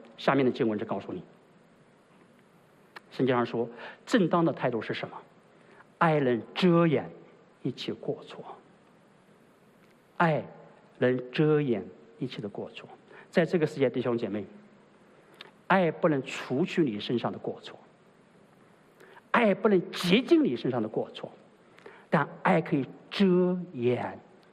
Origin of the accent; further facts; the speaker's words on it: China; 喊看到爸爸赤身裸体，对我们中国人来说不是一个 big deal， 是一个小事情。